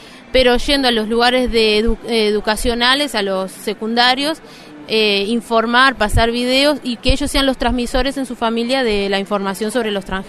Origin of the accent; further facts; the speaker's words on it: Canelones, Uruguay; Canelones es una provincia de Uruguay que, bueno, los habitantes nos llamamos canarios porque los primeros pobladores venían de las Islas Canarias.